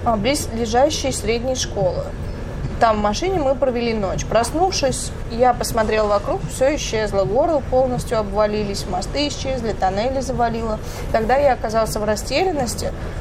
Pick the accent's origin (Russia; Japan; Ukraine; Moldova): Japan; Kumamoto; Через 5 лет после этого на моей малой родине, префектуре Кумамото, случилось мощное землетрясение.